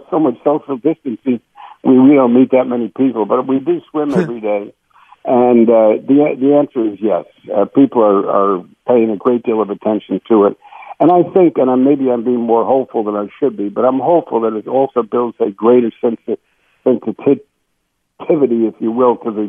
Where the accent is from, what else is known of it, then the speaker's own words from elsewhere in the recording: Bronx, New York, United States; My parents came from Sweden as immigrants, and we were poor. We were raised in the Bronx.